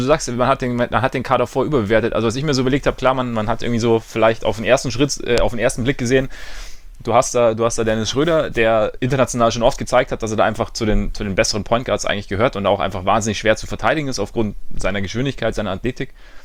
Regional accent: Bavaria, Germany; Ich komme aus der Nähe des Chiemsees.

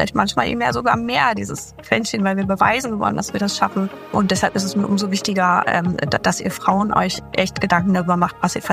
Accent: East Germany, Germany; ich komme ja aus der DDR, ich bin quasi ein DDR-Arbeiterkind und wir hatten nicht ganz so viel zu Hause.

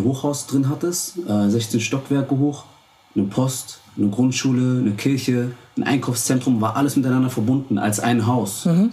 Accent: Berlin, Germany; Da, wo ich groß geworden bin, halt an der U8, ne?

